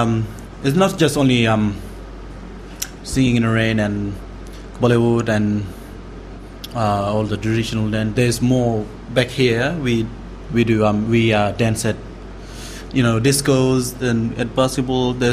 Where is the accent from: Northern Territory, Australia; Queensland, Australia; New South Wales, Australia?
Northern Territory, Australia; Elcho Island; I'm a Chuki dancer. And I'm from Elko Island.